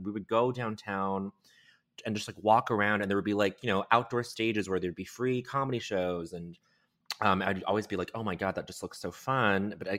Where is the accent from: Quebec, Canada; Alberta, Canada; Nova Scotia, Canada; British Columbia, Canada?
Quebec, Canada; Montreal; now in United States; I was growing up in Canada, in Montreal, where like the comedy there, the French Canadian sensibility for comedy is like wacky.